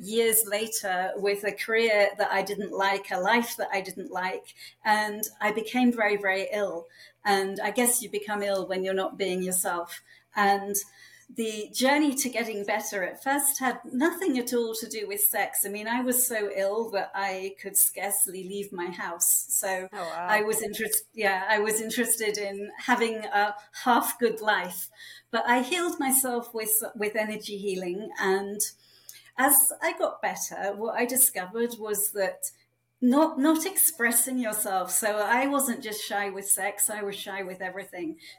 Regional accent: United Kingdom; I'm British and we have, you know, the film No Sex Please, We're British. So I grew up in a household where sex just was not talked about.

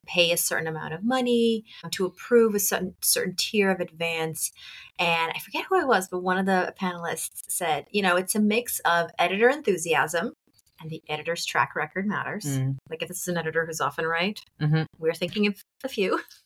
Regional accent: Arizona, United States; I'm from Arizona. I want books from these two places.

